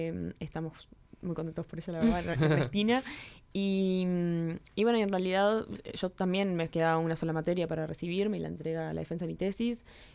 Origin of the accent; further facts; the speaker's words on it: Parque del Plata, Canelones, Uruguay; porque yo soy claro, del Parque de Plata, vivo ahí